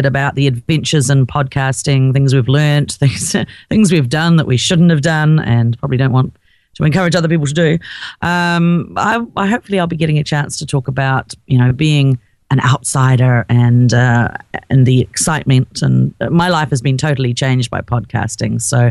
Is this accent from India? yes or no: no; New Zealand; as being a New Zealander, it gave me a lot of opportunities to reach an audience that I just didn't have, small population.